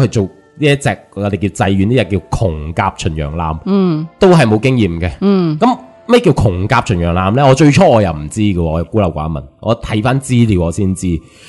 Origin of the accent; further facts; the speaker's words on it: Guangdong, China; 可以话我哋广东人咧，其实真系好威